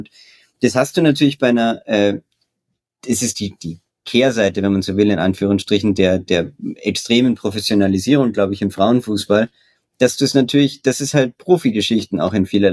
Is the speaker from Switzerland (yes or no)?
no; Austria; Also das blutet mir natürlich als Österreicher das Herz